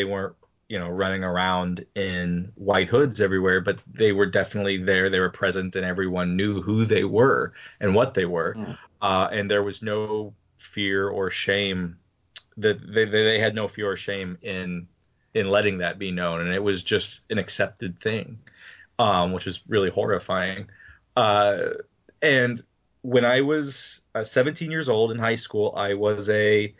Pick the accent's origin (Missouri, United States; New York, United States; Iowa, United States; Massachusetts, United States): Missouri, United States; Aurora; I grew up in Southwest Missouri in a very small 2-stoplight town called Aurora.